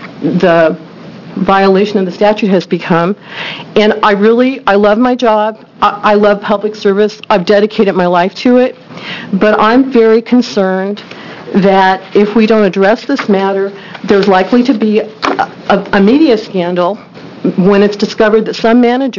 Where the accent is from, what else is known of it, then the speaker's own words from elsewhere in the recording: Portland, Oregon, United States; I'm from Portland, Oregon, and I'm appearing today as a private citizen